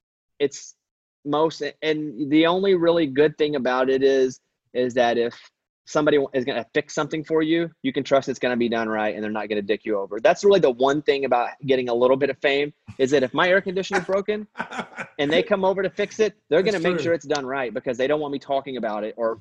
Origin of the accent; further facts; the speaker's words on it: Arkansas, United States; I grew up in Arkansas.